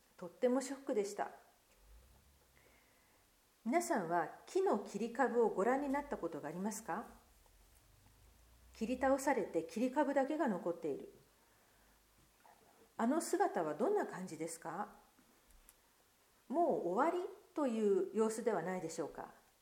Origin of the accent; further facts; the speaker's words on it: Kyushu, Japan; 特に私は九州育ちですので環境の違いがとっても大きくて